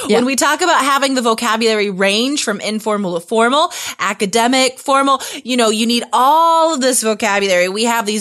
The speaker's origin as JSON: {"language": "English", "country": "United States", "said": "Well, seeing as I'm from the States and it is an enormous country"}